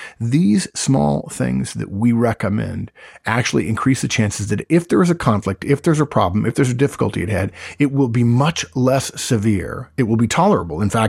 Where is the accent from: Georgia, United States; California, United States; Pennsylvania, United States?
California, United States; Arcadia; I said, oh, that's interesting. I grew up in Arcadia.